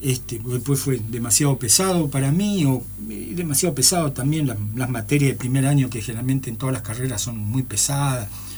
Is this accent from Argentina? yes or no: yes; Rosario, Santa Fe, Argentina; moved away; yo soy rosarino